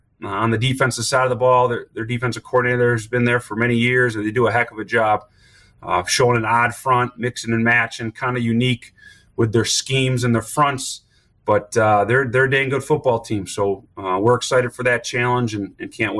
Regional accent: Wisconsin, United States; I mean, I think I grew up in Wisconsin, so well aware of the competitiveness of this conference

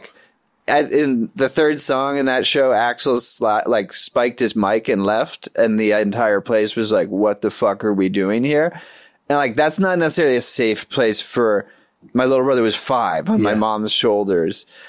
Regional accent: Los Angeles, California, United States; Like, when I grew up in Eagle Rock and was like, I'm going to Guitar Center.

